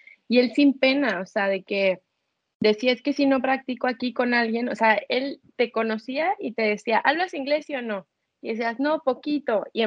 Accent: Mexico; yo soy de México. O sea, entonces nuestros acentos en inglés todos son diferentes

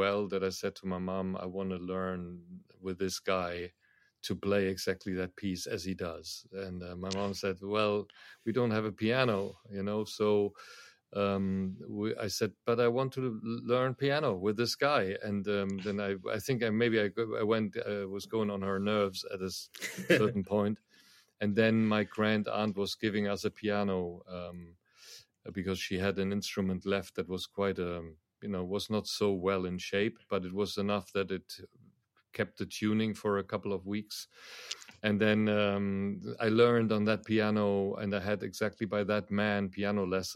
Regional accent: Düsseldorf, North Rhine-Westphalia, Germany; In my hometown in Düsseldorf

